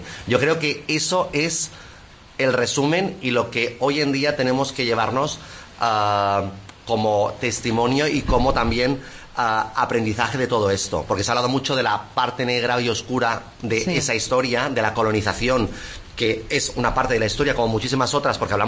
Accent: Balearic Islands, Spain; como mallorquín

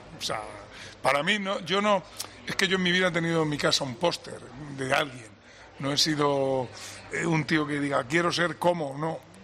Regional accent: Cabra, Andalusia, Spain; Por eso soy de Cabra, que estamos justo en el centro geográfico de esta maravillosa comunidad.

